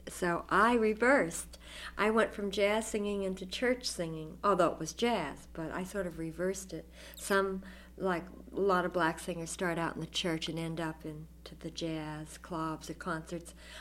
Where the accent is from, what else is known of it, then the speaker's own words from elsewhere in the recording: Pennsylvania, United States; I would visit a friend in town who had a radio in this little town I grew up in Pennsylvania